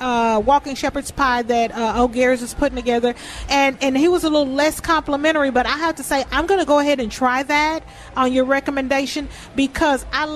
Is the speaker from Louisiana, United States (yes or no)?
yes; Louisiana, United States; I'm from Louisiana, so I like a little spice.